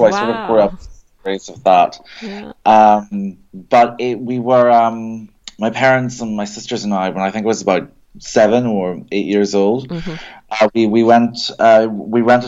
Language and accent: English; Northern Ireland, United Kingdom; I grew up in Northern Ireland and I loved history.